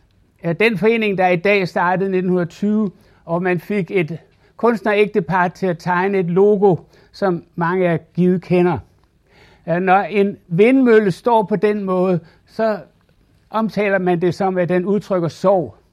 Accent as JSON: {"language": "Danish", "region": "Capital Region of Denmark", "country": "Denmark", "said": "jeg er blevet spurgt, om jeg er sønderjyder, og det er jeg ikke. Jeg er bornholmer."}